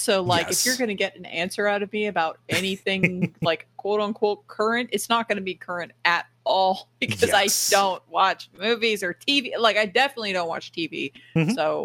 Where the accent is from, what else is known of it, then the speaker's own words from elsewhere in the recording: the South, United States; I'm a Cuban and I'm female, so, and I'm from the South, so that's where I fit in.